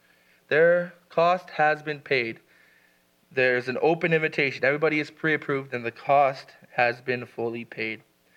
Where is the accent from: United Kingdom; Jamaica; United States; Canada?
Canada; As a Canadian, the government does cover a fair portion of it